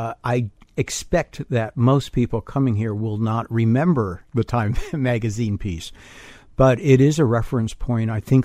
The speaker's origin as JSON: {"language": "English", "region": "Florida", "country": "United States", "tie": "born or raised there", "said": "Growing up in Florida, I rarely left Dade County, so I did not know the Panhandle. I did not know Orlando. Disney did not exist. We did not travel a lot out of South Florida."}